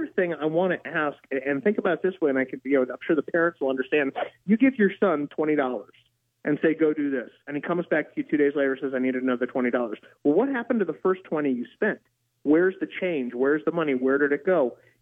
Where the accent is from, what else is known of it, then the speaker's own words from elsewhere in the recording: United States; To be honest, I'm an American. I care about Americans first and foremost.